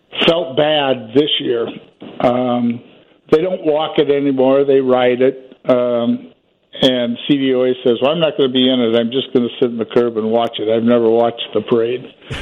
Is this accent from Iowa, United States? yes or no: yes; Iowa, United States; I'm from Iowa originally, but I enlisted in 1966 and was in Vietnam 69-70